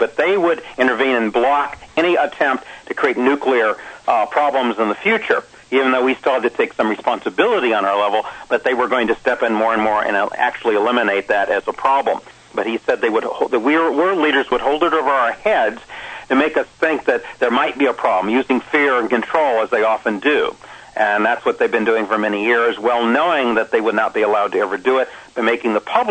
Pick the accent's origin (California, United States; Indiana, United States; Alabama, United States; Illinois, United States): California, United States; Vista; growing up in Southern California in a little town called Vista, about 7 miles from a town called Oceanside, which is about 40 miles north of San Diego.